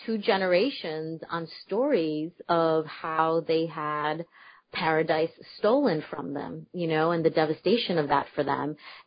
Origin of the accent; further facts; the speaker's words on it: New Jersey, United States; So that is really different from the kind of Cuban community that I grew up in New Jersey.